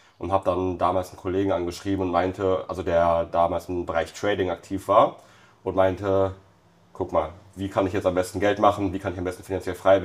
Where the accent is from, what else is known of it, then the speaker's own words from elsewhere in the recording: Bonn, North Rhine-Westphalia, Germany; Also wir kommen aus Bonn